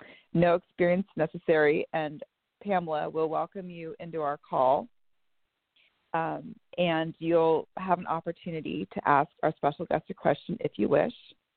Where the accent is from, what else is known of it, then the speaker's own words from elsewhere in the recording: Bellevue, Washington, United States; I am from Bellevue, Washington.